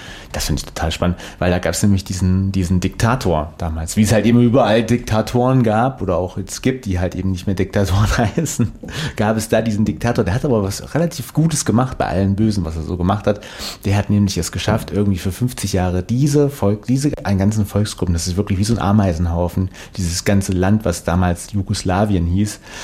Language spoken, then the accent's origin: German; Germany; Und du bist dort als Deutscher wirklich, das kann ich echt nochmal sagen, fahrt mal nach Bosnien.